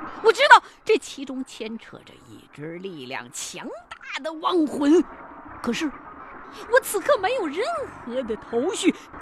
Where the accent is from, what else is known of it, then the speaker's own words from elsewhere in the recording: China; 我们中国人呢，对于玉器向来都有一种偏爱